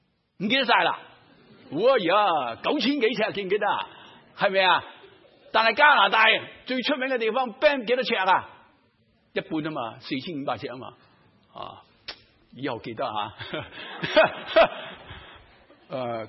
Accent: China; 我哋中国人讲雷公啊

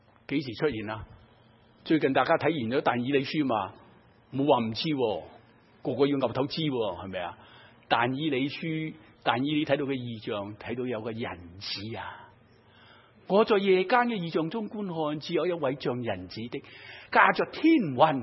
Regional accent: China; 唔系话我哋中国人长衫马褂而可能啊

